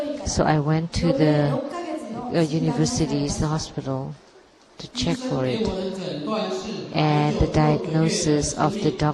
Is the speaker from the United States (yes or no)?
no; Kobe, Hyogo, Japan; English is a second language; It's my first time here. I came from Kobe, Japan, and the spiritual chapter there.